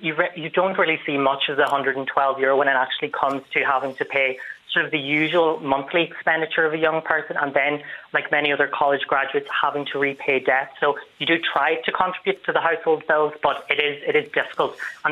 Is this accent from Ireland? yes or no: yes; Ulster, Ireland; I'm from Donegal, it's a rural area